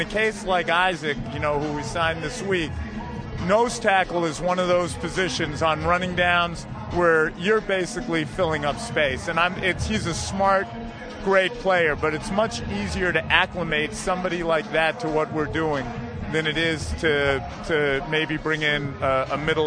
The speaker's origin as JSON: {"language": "English", "town": "Boston", "region": "Massachusetts", "country": "United States", "said": "How can this not be a great week as a Bostonian, a New Englander, I should say?"}